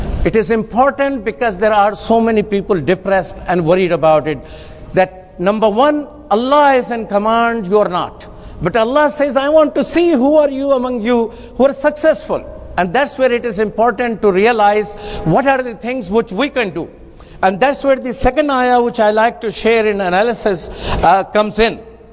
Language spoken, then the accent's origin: English; Canada; Sometimes people ask you this question, are you Canadian first or a Muslim first? I tell them, take a break.